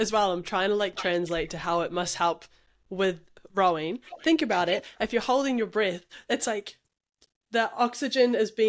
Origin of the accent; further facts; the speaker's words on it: Cambridge, Waikato, New Zealand; I'm from Cambridge, like Cambridge High Girl